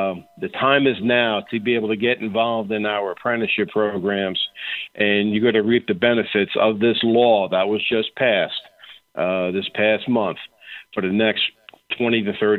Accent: United States; Hey, I'm an American like everybody else.

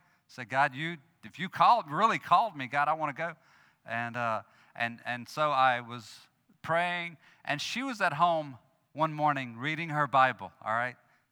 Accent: Gonzales, Louisiana, United States; also born or lived in Russia; We served in Russia, as Hunter said, for about 14 years. We grew up in Gonzales, Louisiana. … I lived in Gonzales, but I don't know much Spanish.

